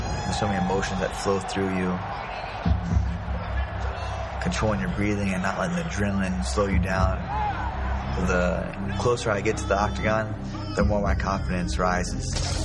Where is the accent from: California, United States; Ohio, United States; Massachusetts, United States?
Ohio, United States; Yorkville; My hometown is Yorkville and Denison, Ohio. We call it the Twin Cities. It's filled with a lot of run-down houses, businesses, but there's a sense of pride that comes from there.